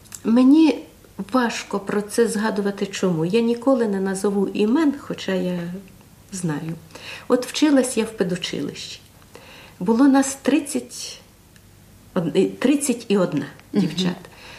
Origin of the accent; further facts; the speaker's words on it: Western Ukraine, Ukraine; бо я народилась і виросла на Західній Україні